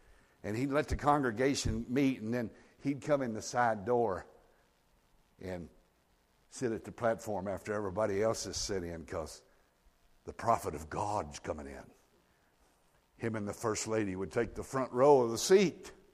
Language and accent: English; Kentucky, United States; Listen, I'm a redneck from Kentucky.